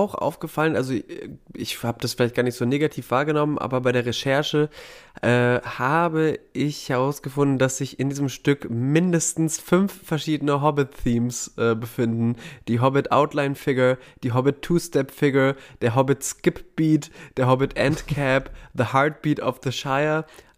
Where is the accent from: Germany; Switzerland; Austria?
Germany; North Rhine-Westphalia; Ich komme ja aus dem Sauerland, da haben wir auch immer viele Hügel und Wälder gehabt